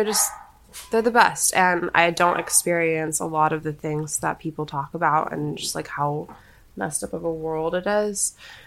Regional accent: Kansas, United States; I grew up in Kansas. I didn't grow up in a musical household or anything like that.

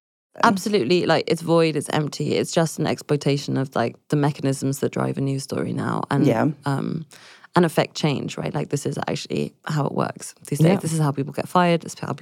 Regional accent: London, United Kingdom; But also, I'm just from London, where just like every other word, you know, like, oh, good morning, cunt.

